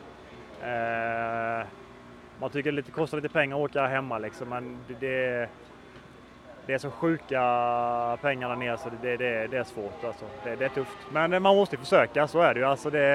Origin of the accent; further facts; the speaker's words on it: Sweden; Det är ju tyvärr som svensk är det väldigt svårt att nå hela vägen ut.